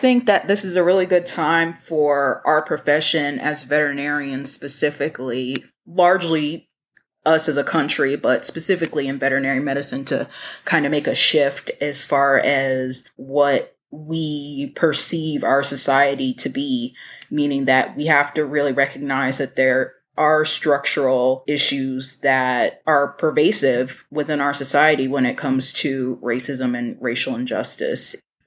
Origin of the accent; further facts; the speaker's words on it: United States; we as a people, you know, we as American citizens, and speaking for myself and my culture, we as Black people are very resilient